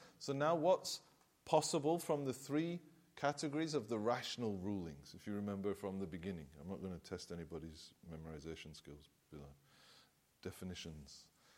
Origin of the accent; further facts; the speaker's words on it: Blackburn, North West England, United Kingdom; So I'm new in Damascus, right? I'm from Blackburn, I'm from here.